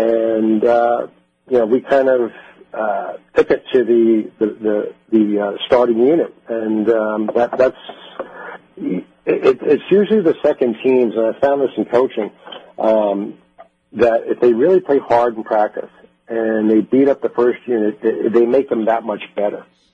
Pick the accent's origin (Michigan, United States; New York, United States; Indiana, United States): New York, United States; And being a New Yorker, you know, we don't know how to talk without a curse in a sentence.